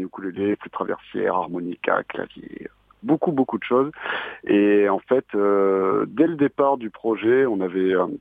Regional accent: Bordeaux, Nouvelle-Aquitaine, France; on a monté le groupe en 2010. On est bordelais

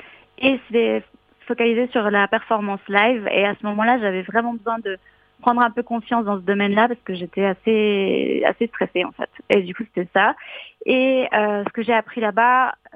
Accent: Switzerland; je suis chez moi en Suisse et j'avais envie de retourner à Paris

